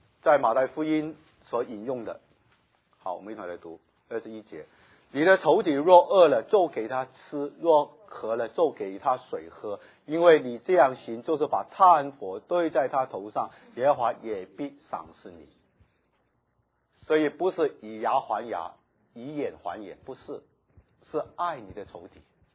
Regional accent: Guangdong, China; 我们广东人很有智慧，广东人叫太太叫什么，老婆

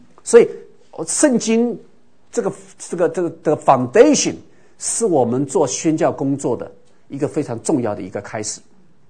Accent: Taiwan; now in United States; 我们 Chinese always Chinese， you know。我们从台湾到美国，然后呢，我们说 Chinese Church

